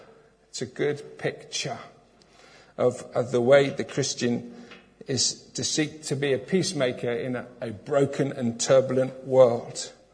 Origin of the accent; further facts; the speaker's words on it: Minehead, South West England, United Kingdom; because I used to live in Minehead, we grew up in Minehead